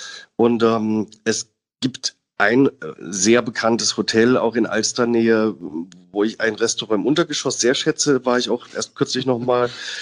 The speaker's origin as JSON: {"language": "German", "region": "Southern Germany", "country": "Germany", "lives_now": "Hamburg, Germany", "said": "Ich als Süddeutscher muss ganz klar sagen"}